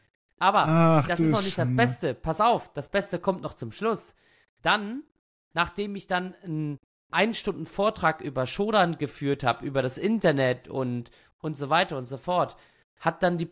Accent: Northern Germany, Germany; Und ich bin Norddeutscher

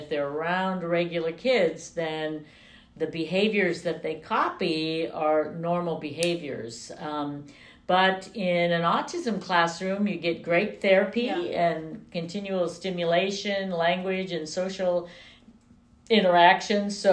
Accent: Berkeley, California, United States; also born or lived in Colorado, United States; now in Sacramento, United States; But I was in Colorado for 20 years until 2000, and then I came to California. But I was born and raised in Berkeley, so...

